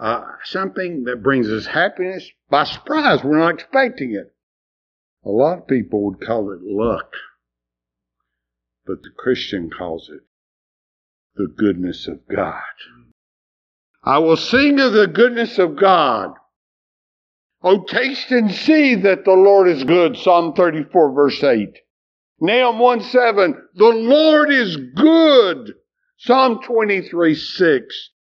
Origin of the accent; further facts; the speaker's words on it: Swannanoa, North Carolina, United States; And my hometown, which is totally destroyed, Swannanoa, totally destroyed.